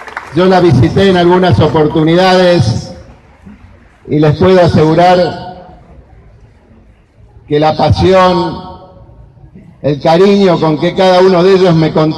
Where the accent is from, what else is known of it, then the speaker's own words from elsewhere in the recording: Santa Fe, Argentina; es parte de nuestra identidad como santafesinos